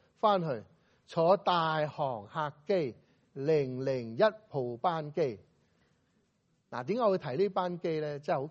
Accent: Hong Kong; 我哋香港人讲英文差唔多啦。

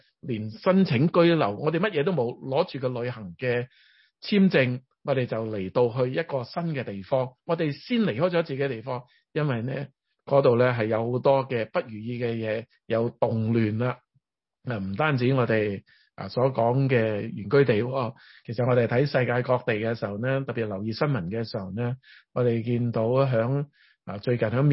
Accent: China; 神造我哋係中國人，我哋愛返中國人是应该的

